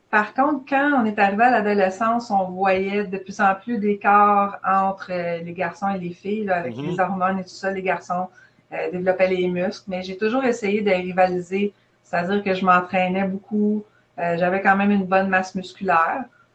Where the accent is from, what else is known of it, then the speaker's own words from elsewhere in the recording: LaSalle, Quebec, Canada; J'ai grandi à Ville-la-Salle, puis à Ville-la-Salle, les sports les plus populaires, c'était toujours le hockey l'hiver, puis le baseball l'été.